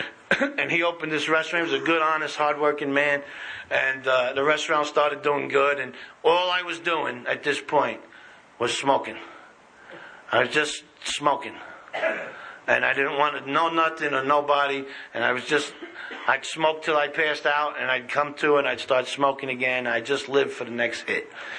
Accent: New York City, New York, United States; I come from Little Italy.

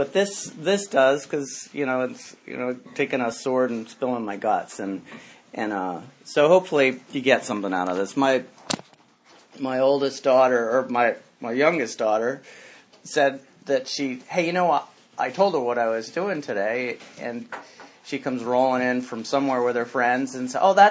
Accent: Maine, United States; So anyway, so what it was like? I grew up in Maine.

